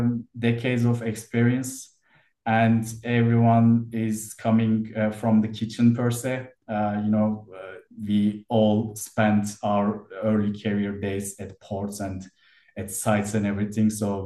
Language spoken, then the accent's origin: English; Turkey; I'm originally from Turkish, born and raised in Turkey, and I graduated from maritime faculty in a university in Izmir, Dokuz Eylül University, and started my career in Istanbul